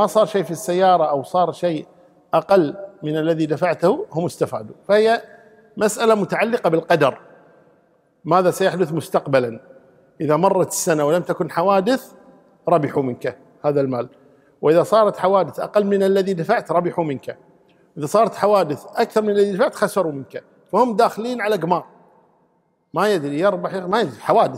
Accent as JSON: {"language": "Arabic", "country": "Kuwait", "said": "عندنا في الكويت"}